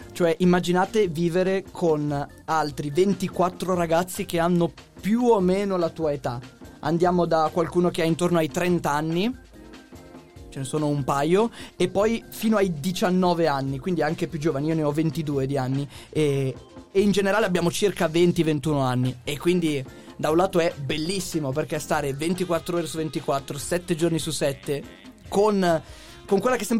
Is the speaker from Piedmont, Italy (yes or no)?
yes; Novara, Piedmont, Italy; also born or lived in Lombardy; Io vengo da Novara. Sono nato in Lombardia, però sono piemontese, ecco, diciamo così.